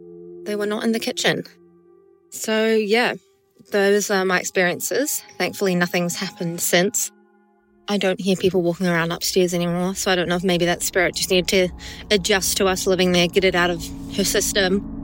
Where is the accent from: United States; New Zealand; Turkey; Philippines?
New Zealand; I'm from New Zealand.